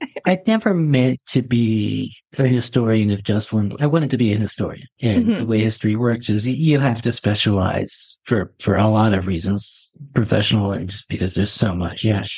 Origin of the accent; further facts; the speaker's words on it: Philadelphia, Pennsylvania, United States; now in Hong Kong; I'm from Philadelphia, from Hong Kong.